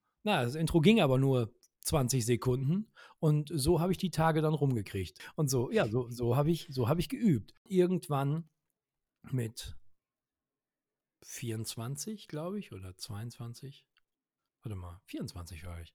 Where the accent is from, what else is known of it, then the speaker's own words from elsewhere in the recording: Witten, North Rhine-Westphalia, Germany; habe eine Musikschule in Witten, wo ich herkomme, wo ich wohne.